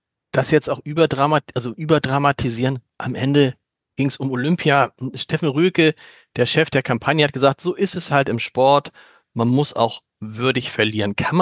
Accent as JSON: {"language": "German", "region": "Hamburg", "country": "Germany", "said": "ich als Hamburger"}